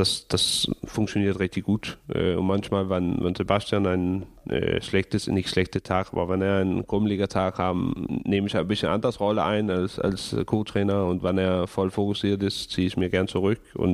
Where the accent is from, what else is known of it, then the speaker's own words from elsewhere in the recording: Kokkedal, Capital Region of Denmark, Denmark; German is a second language; also born or lived in Copenhagen; Ja, Kokkedal. Ist ein kleiner Ort, 25 Kilometer nord von Kopenhagen. Eigentlich bin ich in Kopenhagen geboren und hat da auch die erste Lebensjahr verbracht, aber ich bin aufgewachsen in Kokkedal